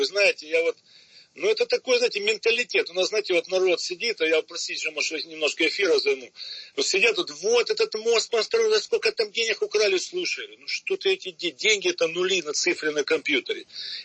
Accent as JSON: {"language": "Russian", "region": "Crimea", "country": "Ukraine", "tie": "born or raised there", "said": "я как коренной крымчанин, здесь родился мой прадед, и дед, и отец, и я, и дети мои, то, слава Богу, родились, сыновья."}